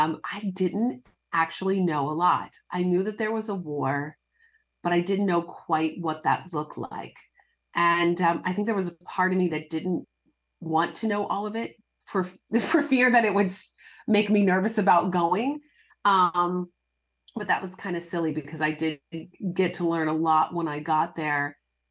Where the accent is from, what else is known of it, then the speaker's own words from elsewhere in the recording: United States; So I really started to see my own privilege growing up in the United States and not experiencing an 11-year civil war